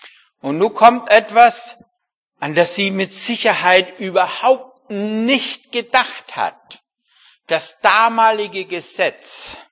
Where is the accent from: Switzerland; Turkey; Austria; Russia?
Austria; moved away; Nun bin ich ja Österreicher. Was glaubt ihr, wie oft ich gedacht habe, ich gehe wieder heim.